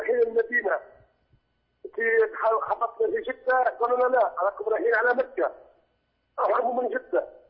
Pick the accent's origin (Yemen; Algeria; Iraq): Algeria; لا، من بلدي مش محرم